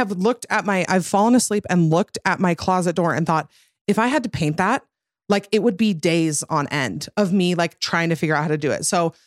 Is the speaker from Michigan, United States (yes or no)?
no; Arizona, United States; I never knew what a white Christmas was because I was from Arizona.